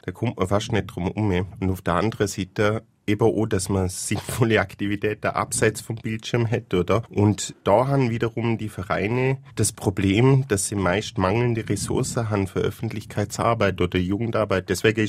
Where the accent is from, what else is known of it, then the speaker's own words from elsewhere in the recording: Eschen, Liechtenstein; ich komme aus Eschen.